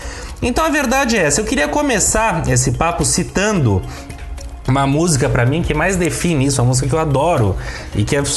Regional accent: São Paulo, Brazil; que nós três pelo menos somos de São Paulo, uma grande cidade, uma grande capital

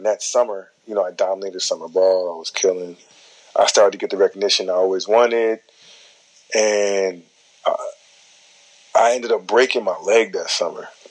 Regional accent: Los Angeles, California, United States; So I'm like, no, I'm from Los Angeles County.

